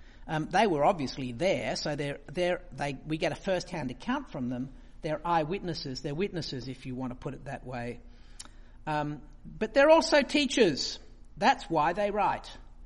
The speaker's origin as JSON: {"language": "English", "town": "Sydney", "region": "New South Wales", "country": "Australia", "tie": "born or raised there", "said": "all my life growing up, I grew up in Sydney in a seminary"}